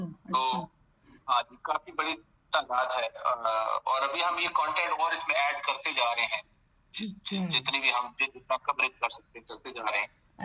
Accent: Golra Sharif, Islamabad Capital Territory, Pakistan; also born or lived in United States; میں بھی اسلام آباد کا ہوں، بلکہ اسلام آباد میں ایک گاؤں ہے گولڈا شریف، میں وہاں کا رہنے والا تھا اوریجنلی۔

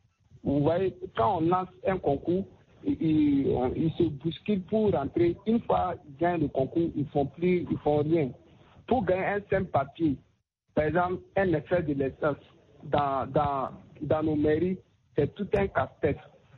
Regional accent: Côte d’Ivoire; born there; je suis né en Côte d'Ivoire. Maintenant, je devais faire la nationalité burkinabé.

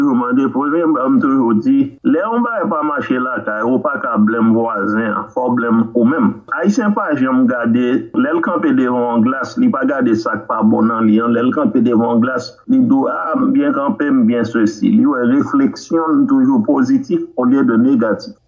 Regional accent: Haiti; en tant qu'Haïtien qui fait dans le pays

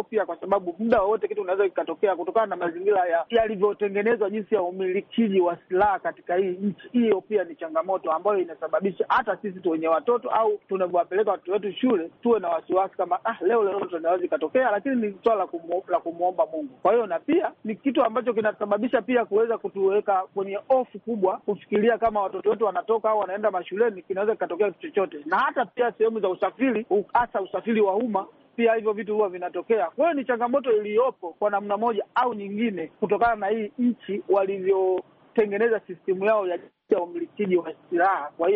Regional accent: Tanzania; now in United States; inanipa changamoto kidogo kutokana na maisha niliyokulia kule kwetu Tanzania

